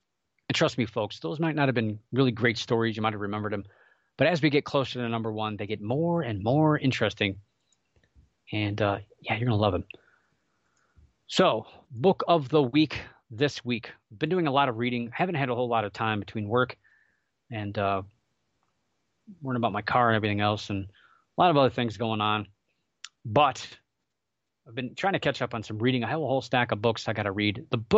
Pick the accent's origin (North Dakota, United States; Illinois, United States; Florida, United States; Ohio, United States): Ohio, United States; We have, I'm from Ohio, so we have a Haunted Ohio series, a lot of books that are from the state of Ohio.